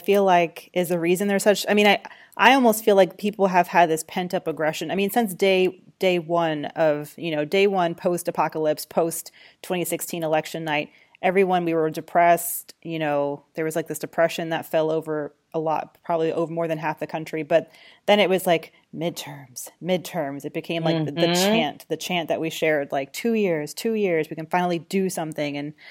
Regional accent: Georgia, United States; now in New York, United States; Listen, I cast my vote in New York, but I'm watching my home state. I still consider Georgia

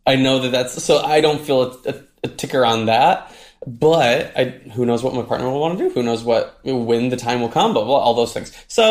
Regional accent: Midwest, United States; I grew up in the Midwest, and what else do a lot of people have to do?

